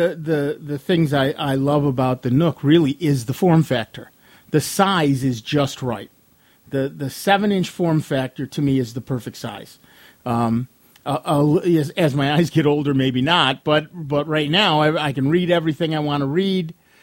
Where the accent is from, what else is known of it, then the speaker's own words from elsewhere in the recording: Rochester, New York, United States; Oh, I'm from Rochester, New York.